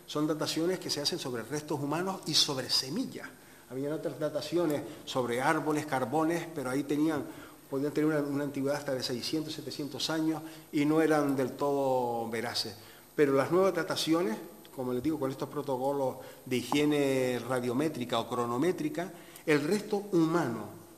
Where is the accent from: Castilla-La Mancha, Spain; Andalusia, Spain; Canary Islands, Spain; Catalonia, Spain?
Canary Islands, Spain; yo no he nacido en Canarias, pero que somos canarios, pero vamos, mis padres son canarios, ¿no? Yo soy hijo de la emigración canaria a Venezuela